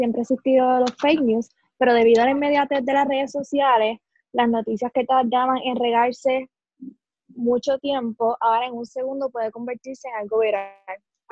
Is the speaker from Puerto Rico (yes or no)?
yes; Manatí, Puerto Rico; yo soy de lejos, yo soy de Manatí. Viajo literalmente más de una hora